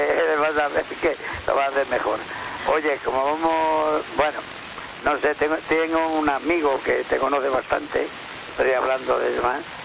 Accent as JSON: {"language": "Spanish", "town": "Ávila", "region": "Castile and León", "country": "Spain", "tie": "born or raised there", "said": "Hoy tenemos una alubias de mi tierra, de Ávila"}